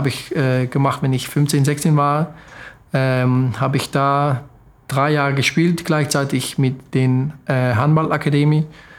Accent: Geleen, Limburg, Netherlands; German is a second language; In Geleen.

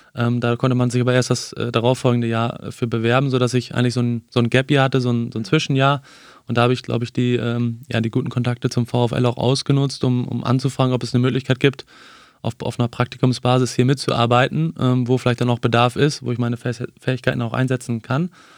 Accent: Bad Iburg, Lower Saxony, Germany; ich komme aus dem Südkreis, aus Bad Iburg, da wohne ich auch heute noch.

